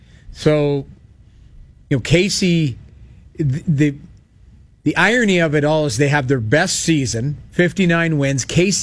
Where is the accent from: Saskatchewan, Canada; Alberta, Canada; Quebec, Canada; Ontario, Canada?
Alberta, Canada; Edmonton; I grew up in Edmonton, so I can.